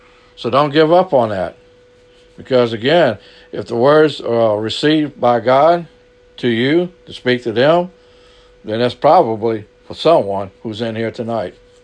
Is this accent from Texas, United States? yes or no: no; Louisiana, United States; accent: Cajun; because I know I'm an old Cajun boy. And my accent sometimes is not that great.